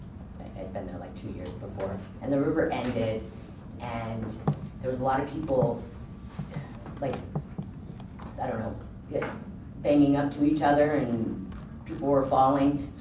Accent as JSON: {"language": "English", "region": "New Jersey", "country": "United States", "said": "First off, I want to say I'm from New Jersey."}